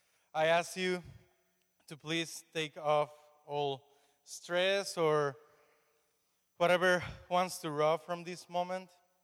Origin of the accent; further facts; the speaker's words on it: Mexico; English is a second language; moved away as an adult; now in Oswego, United States; I was born in Mexico. I lived there my whole life until I was 18. And when I was 18, I moved to Lima, New York